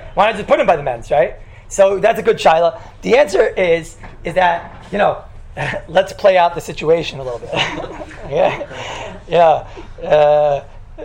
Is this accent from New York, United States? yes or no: yes; Flatbush, New York, United States; I'm from Flatbush.